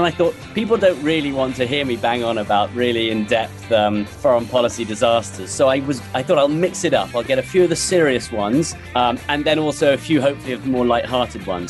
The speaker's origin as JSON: {"language": "English", "region": "London", "country": "United Kingdom", "tie": "born or raised there", "lives_now": "Washington, United States", "said": "I've just moved from London to DC to take this new opportunity at the State Department. And look, I was born and raised in London."}